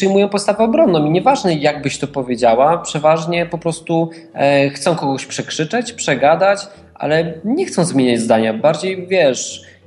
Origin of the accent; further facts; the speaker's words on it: Warsaw, Masovian Voivodeship, Poland; Jestem z Warszawy.